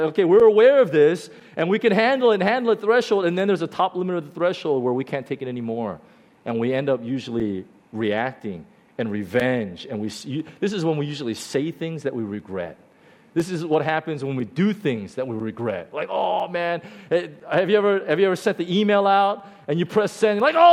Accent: United States; I grew up in North America, in the U.S., and early on when I was like in elementary school, and because I was always kind of the only Asian

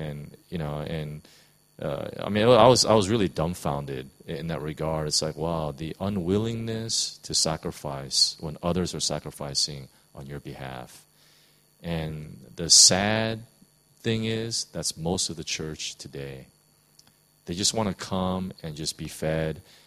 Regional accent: United States; I have a tremendous amount of respect for our military, you know, as an American

